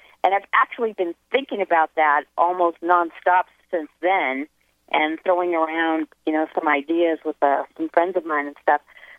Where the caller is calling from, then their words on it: Tehachapi, California, United States; It's up in the mountains, Tehachapi, California.